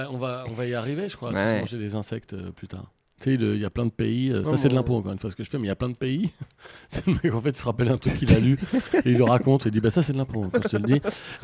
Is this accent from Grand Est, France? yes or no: no; Béziers, Occitanie, France; born there; je suis né à Béziers et tout ça.